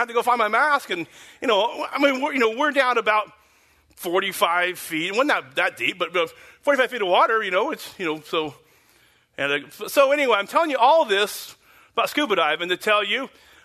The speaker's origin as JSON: {"language": "English", "region": "Oklahoma", "country": "United States", "said": "I'm from Oklahoma, but when I was younger, I used to go to the ocean a lot."}